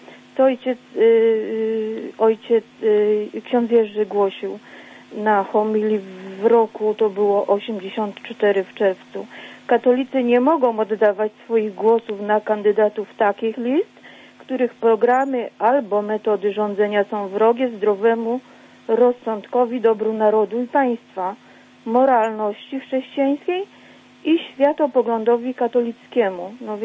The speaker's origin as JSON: {"language": "Polish", "town": "Woźniki", "region": "Silesian Voivodeship", "country": "Poland", "tie": "born there", "lives_now": "Radziemków, Poland", "said": "zgłasza się z Radziemkowa, z urodzenia Woźniczanka."}